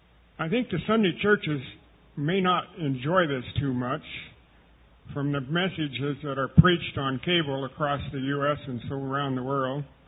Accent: Roseburg, Oregon, United States; from Roseburg, Oregon.

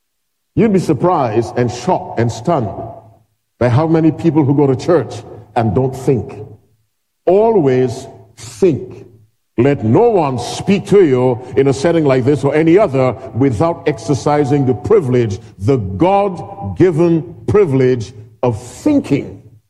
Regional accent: Philippines; I am very close to the Philippines. I tell people all the time, I am a Filipino. Because I am an Aita. So I am a Filipino. I really am.

